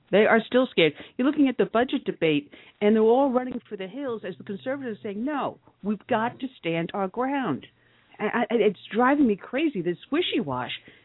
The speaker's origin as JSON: {"language": "English", "region": "New York", "country": "United States", "lives_now": "Boston, United States", "said": "As a New Yorker living there, it was bad enough being a New Yorker and a Republican."}